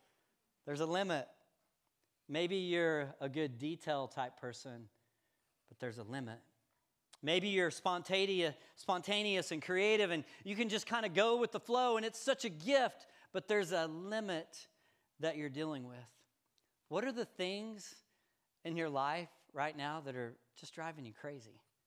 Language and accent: English; Woodward, Oklahoma, United States; in my setting in northwestern Oklahoma, where I grew up in Woodward, I was told and it was communicated to me that I could become anything that I wanted to be.